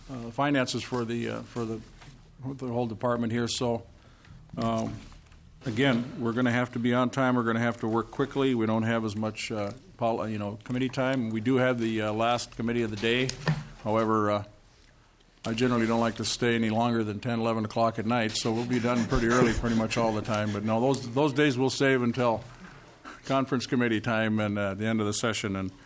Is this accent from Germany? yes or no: no; Red River Valley, United States; but I come from the Red River Valley myself, so I'm sure he's had the distinct experience of filling a sandbag or two over the years